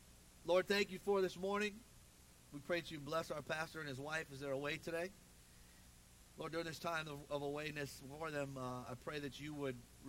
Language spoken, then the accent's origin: English; Ohio, United States; When I was a child, I grew up in the Midwest in Ohio, and it's warm like 3 months out of the year is all.